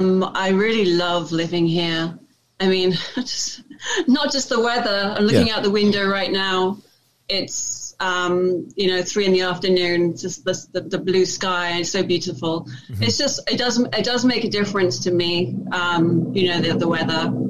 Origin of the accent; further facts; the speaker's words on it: London, United Kingdom; born there; I'm British Italian. Yes. I'm born in London, England.